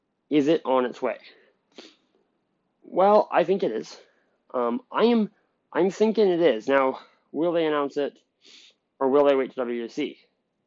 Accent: Canada; because I'm from Canada

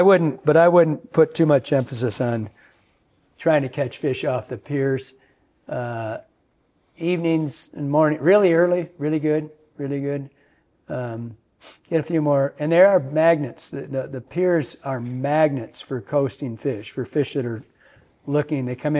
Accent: Michigan, United States; So I grew up in Michigan and we'd teach.

